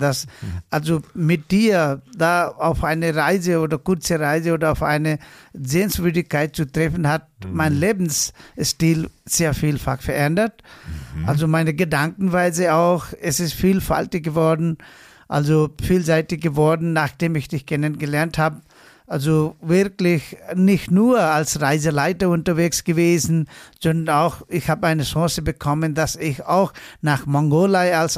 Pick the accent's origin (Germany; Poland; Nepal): Nepal; Terai; Ich bin also angekommen, bin ich in Terai geboren und dort meine ganze Kindheit verbracht.